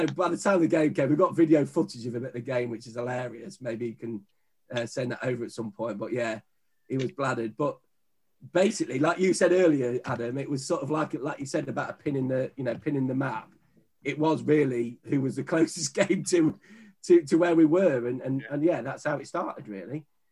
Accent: Lincoln, East Midlands, United Kingdom; We're not from Boston. We're from Lincoln.

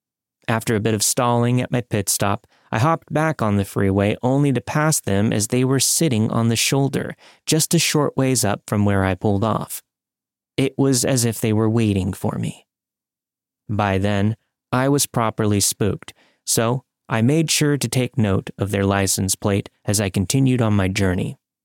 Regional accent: Texas, United States; I would often drive between my home state of Texas and Mississippi in the afternoons and evenings.

